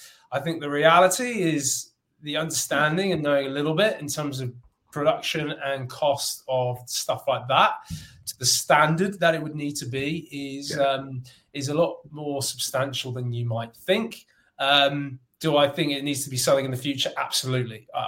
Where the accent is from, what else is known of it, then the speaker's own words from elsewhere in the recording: Ireland; As an Irishman.